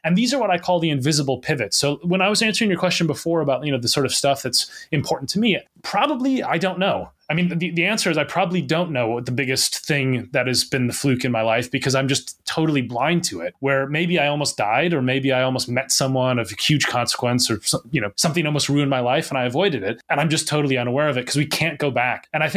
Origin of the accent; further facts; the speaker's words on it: Minnesota, United States; I think I still have, like, exactly the same accent. I'm from Minnesota originally.